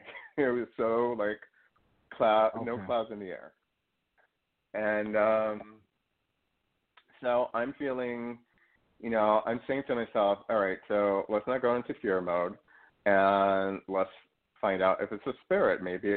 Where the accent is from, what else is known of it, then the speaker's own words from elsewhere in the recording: New York City, New York, United States; And my first several weeks I was new to sheep herding growing up in New York City.